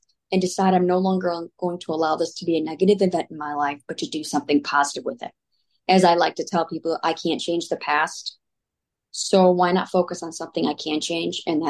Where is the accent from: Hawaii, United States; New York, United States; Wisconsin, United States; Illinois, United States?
Illinois, United States; And so I started to go after Aaron's Law 15 years ago in my home state of Illinois